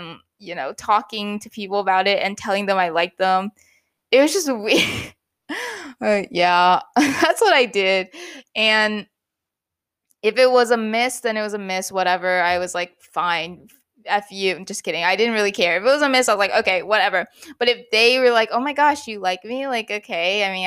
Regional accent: Midwest, United States; growing up in the Midwest, no one usually wants to date an Asian.

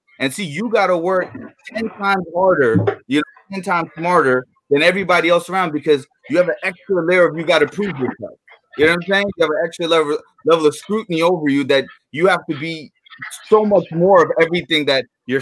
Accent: California, United States; also born or lived in Virginia; you know, I grew up in California my life, and I lived in Virginia the other half.

